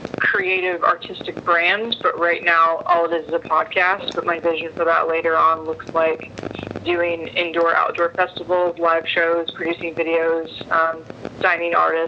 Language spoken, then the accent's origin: English; Sacramento, California, United States; I grew up in Northern California. I just say Sacramento, the capital, because it's easiest.